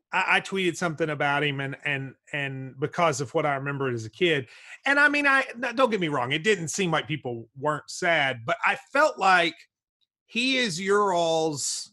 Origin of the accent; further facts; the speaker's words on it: Kentucky-Tennessee border, United States; So I grew up on the Kentucky-Tennessee border. All my TV stations I got were Tennessee stations.